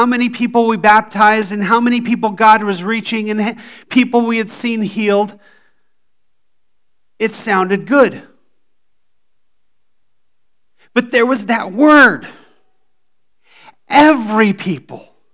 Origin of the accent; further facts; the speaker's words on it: United States; now in Indonesia; Now, first off, I'm an American. And when I live in Indonesia, I am not exactly always cultural, okay?